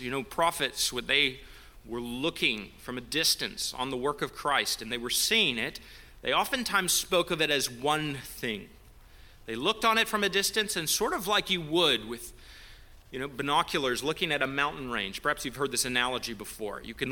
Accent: British Columbia, Canada; now in United States; I grew up in British Columbia, here in California.

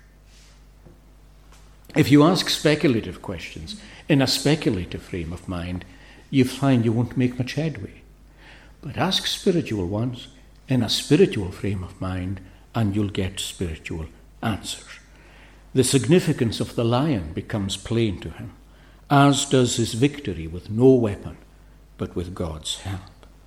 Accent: Uist, Scotland, United Kingdom; my old minister, when I was growing up in Uist.

